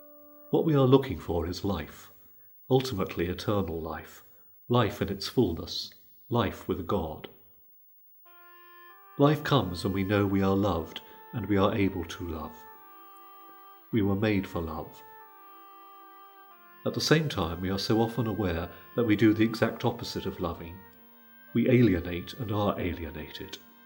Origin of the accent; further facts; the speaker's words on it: South East England, United Kingdom; When I was a boy growing up on the Isle of Wight